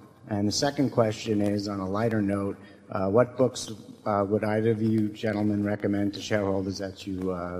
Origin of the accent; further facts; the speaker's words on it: New York City, New York, United States; I'm a shareholder from New York City.